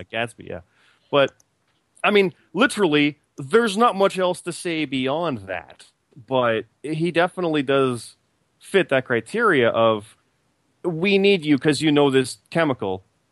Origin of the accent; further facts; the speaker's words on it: Canada; And I'm in my 30s, so I know the VHS era. So there's that, too. And I'm also Canadian.